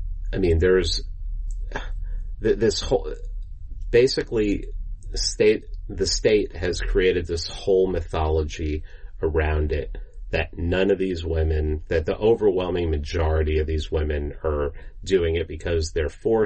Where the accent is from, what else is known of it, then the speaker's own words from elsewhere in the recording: New York City, New York, United States; I grew up in New York City.